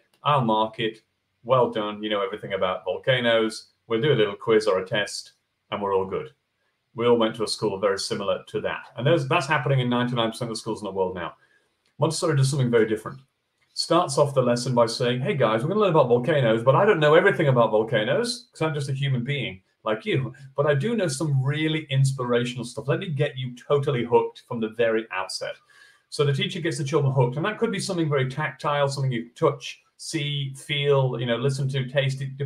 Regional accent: Yorkshire and the Humber, United Kingdom; I was born in England, Northern England. I grew up in Yorkshire. Went to university at Sheffield Hallam University.

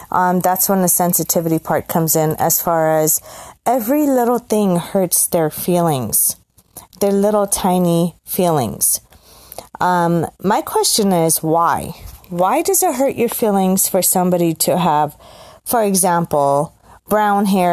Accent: United States; And again, I love being an American

